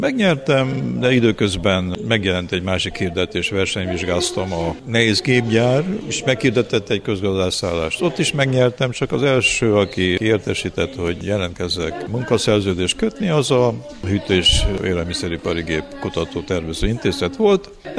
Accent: Cluj-Napoca, Cluj County, Romania; az volt első pillanattól kezdve a vágyam, célom, hogy visszakerüljek Kolozsvára. Én kolozsvári vagyok, a család több generációs kolozsvári család

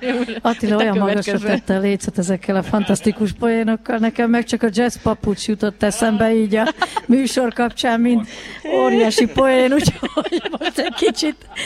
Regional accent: Zalaegerszeg, Zala, Hungary; born there; also born or lived in Budapest; Hát Zalaegerszegen születtem, és ott 4 éves koromban elkezdtem járni zene óvodába.

